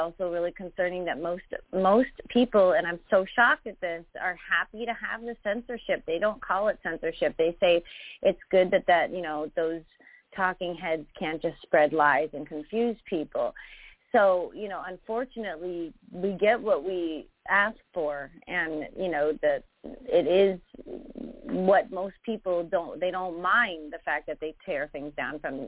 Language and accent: English; United States; it's so scary as an American